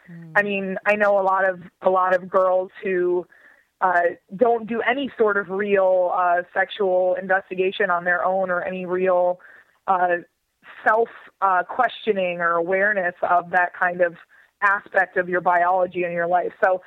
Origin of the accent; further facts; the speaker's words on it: Midland, Michigan, United States; Originally from Midland, Michigan. It's the international headquarters of Dow Chemical.